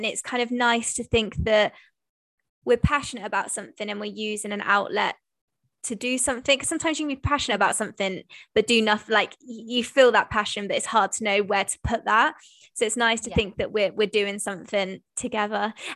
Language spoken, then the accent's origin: English; United Kingdom; I think being a British, the minute anyone pays you a compliment, you just want to like squirm into a corner and hide, don't you?